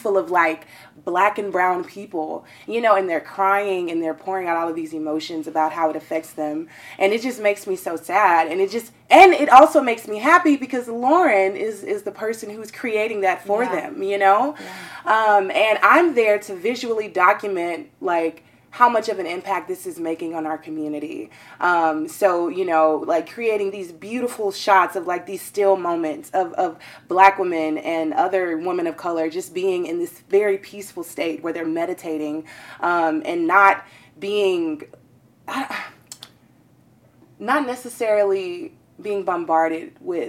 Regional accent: the South, United States; I'm from the South. You know, these things are kind of like just foreign territory.

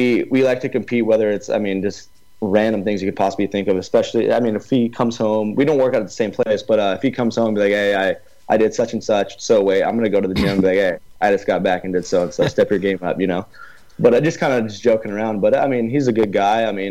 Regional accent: Murrieta, California, United States; I'm from Murrieta, California. It's Southern California. It's about 35 minutes from Anaheim, the Anaheim Angels.

